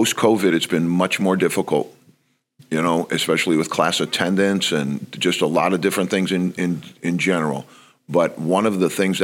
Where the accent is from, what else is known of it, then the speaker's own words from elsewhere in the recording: Bronx, New York, United States; I grew up in the Bronx and I started playing basketball at a really young age.